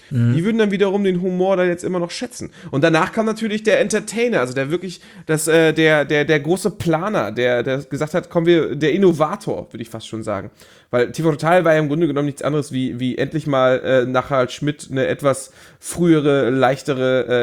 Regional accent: Switzerland; born there; Geboren in der Schweiz tatsächlich.

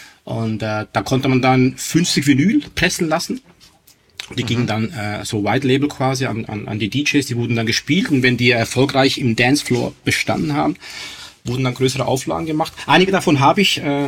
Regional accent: Switzerland; also in der Schweiz, wo ich aufgewachsen bin

